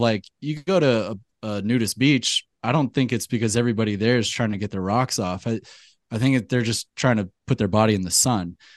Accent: Atlanta, Georgia, United States; I grew up in West Atlanta and listened to … all these kind of Southern rappers

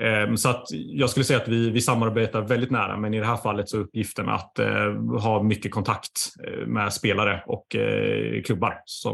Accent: Nyköping, Södermanland, Sweden; förankrade lokalt i Nyköping då. Där jag kommer ifrån just då.

